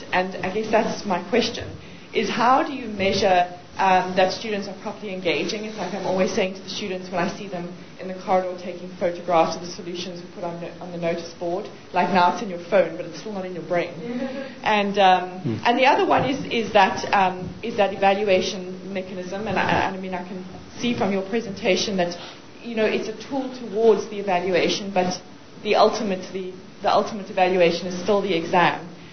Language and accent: English; South Africa; I'm from South Africa.